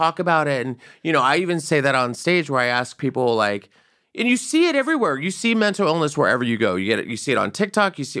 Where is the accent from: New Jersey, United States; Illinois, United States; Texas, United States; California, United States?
Texas, United States; San Antonio; San Antonio Spurs player, my hometown, Victor Wembanyama